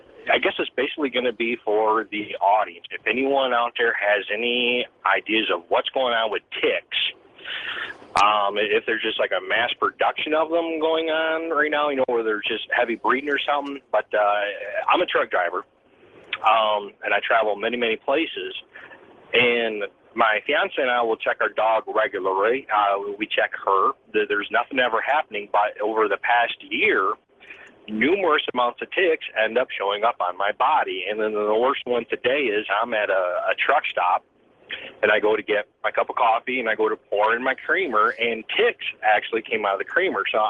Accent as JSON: {"language": "English", "region": "Ohio", "country": "United States", "said": "I'm actually from Ohio, trucking it through the Rockies right now."}